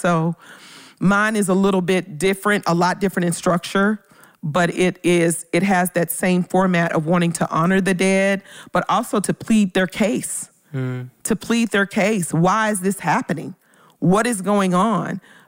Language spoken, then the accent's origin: English; Memphis, Tennessee, United States; I come from Memphis with this.